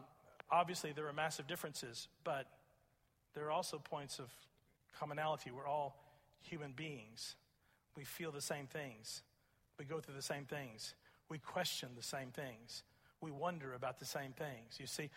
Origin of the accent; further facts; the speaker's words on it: Pasadena, Texas, United States; And so I grew up there in Pasadena, Texas. When I was growing up in the 1960s, it was the state headquarters for the Ku Klux Klan.